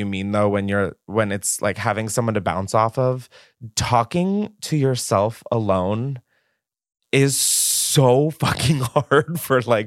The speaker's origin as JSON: {"language": "English", "town": "Newark", "region": "Delaware", "country": "United States", "tie": "born or raised there", "said": "Yeah, I grew up in Newark, Delaware."}